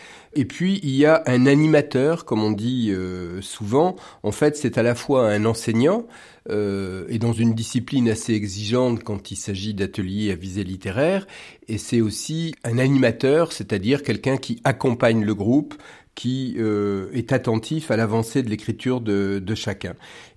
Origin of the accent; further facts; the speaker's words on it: Nouvelle-Aquitaine, France; Je ne suis pas un vrai Rochelais, cela dit. J'ai grandi en Charente profonde, où mes parents, plutôt vendéens et saintongeais, étaient enseignants.